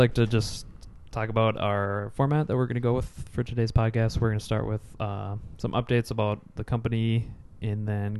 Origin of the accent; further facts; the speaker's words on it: Elk River, Minnesota, United States; I grew up in Elk River, Minnesota, went to school with Wade, through high school